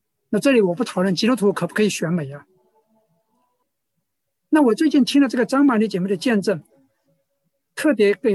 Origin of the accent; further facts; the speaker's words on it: China; 对我们大陆人可能不大熟悉